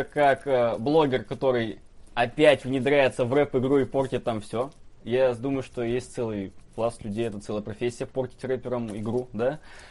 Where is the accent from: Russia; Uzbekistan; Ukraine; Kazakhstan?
Russia; Saint Petersburg; потому что я из Питера.